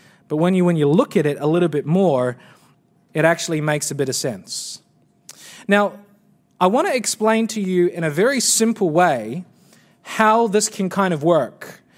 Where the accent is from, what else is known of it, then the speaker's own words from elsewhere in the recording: New Zealand; but because I'm from New Zealand, it's not iconic to me, right?